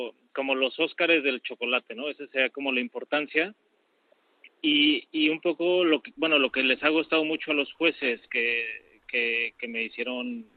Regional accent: Mexico; yo soy mexicano, pero de raíces vascas

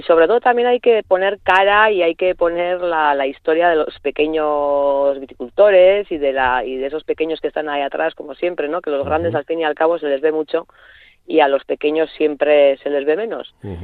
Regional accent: Guernica, Basque Country, Spain; lo mismo que nosotros venimos de la zona de Guernica

